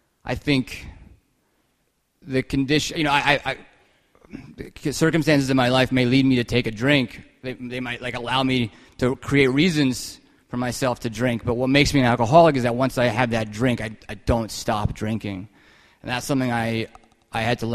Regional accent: Manhattan, New York, United States; That being said, I'm from Manhattan. I grew up here.

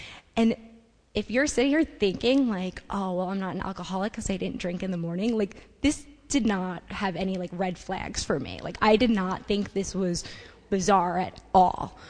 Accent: New York City, New York, United States; You know, I'm from Brooklyn.

